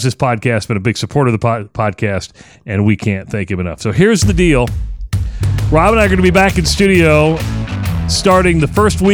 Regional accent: Minden, Iowa, United States; It's Tri-Center, and I grew up in Minden.

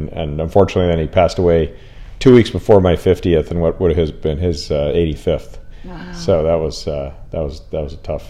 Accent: Denver, Colorado, United States; also born or lived in Durango; We moved to Denver from Durango when I was very young, so I went to grade school at a public school in Denver, and then went to a college prep school kind of thing in Denver.

